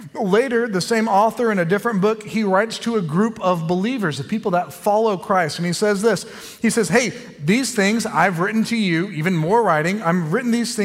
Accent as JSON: {"language": "English", "region": "Oklahoma", "country": "United States", "said": "I'm from Oklahoma. Can anything good come from Oklahoma, right?"}